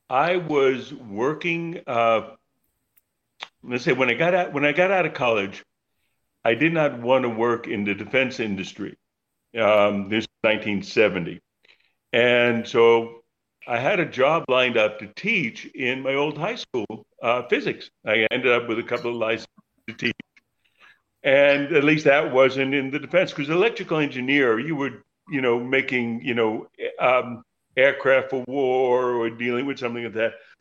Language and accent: English; Oklahoma, United States; I was born and raised in Oklahoma. My dad was born and raised in Bronx, New York.